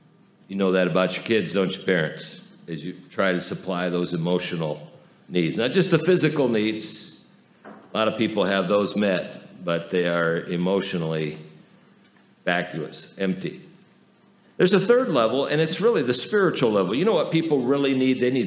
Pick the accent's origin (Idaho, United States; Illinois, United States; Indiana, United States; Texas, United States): Indiana, United States; Fort Wayne; When I grew up in Fort Wayne, there were four hospitals back then.